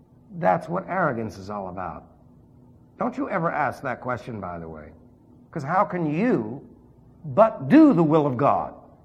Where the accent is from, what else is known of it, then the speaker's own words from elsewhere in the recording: New York City, New York, United States; I say unfortunately because I was from New York City. I didn't fit.